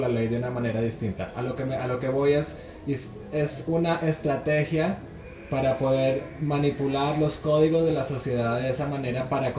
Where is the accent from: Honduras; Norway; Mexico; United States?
Norway; yo vengo de Noruega